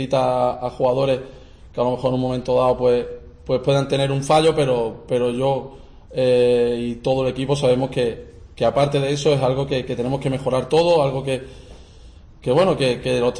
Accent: Málaga, Andalusia, Spain; es la que yo conozco como malagueño y como jugador, que también he sido aficionado y he ido muchísimos años al estadio como aficionado.

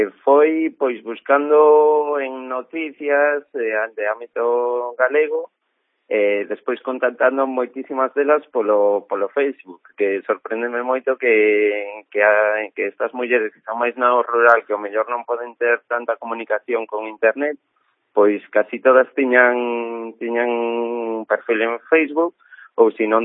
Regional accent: Cambados, Galicia, Spain; eu partía sempre dende Cambados, que é o meu pobo

